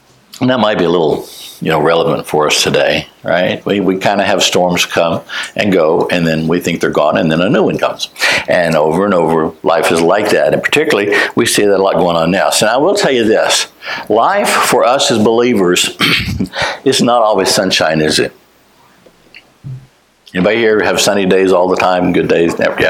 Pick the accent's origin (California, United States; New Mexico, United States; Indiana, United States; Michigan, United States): New Mexico, United States; also born or lived in Texas; I'm a Texan by birth. But was actually raised, in the desert wilderness of New Mexico.